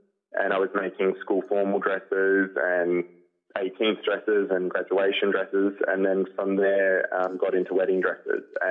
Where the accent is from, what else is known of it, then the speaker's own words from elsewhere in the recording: South Australia, Australia; I just really hope that I can make South Australia and Australia proud, and both the Italian and Bulgarian community, because they've been such a huge support of me my whole life.